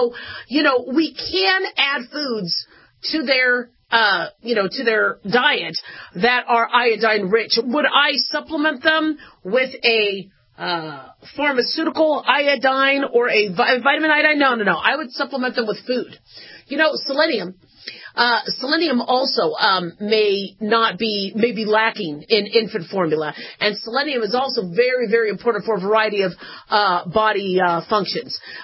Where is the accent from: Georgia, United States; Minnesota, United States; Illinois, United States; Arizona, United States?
Arizona, United States; now in Nevada, United States; I live in Nevada. You know, I grew up in Arizona. That's where we used to have the test sites and the experimentation with nuclear power.